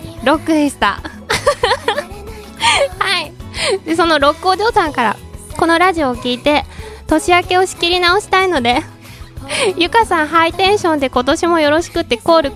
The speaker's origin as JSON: {"language": "Japanese", "region": "Tokyo", "country": "Japan", "tie": "born or raised there", "said": "帰るふるさともない、生まれも育ちも東京の至ってつまらん男の代表格である僕は"}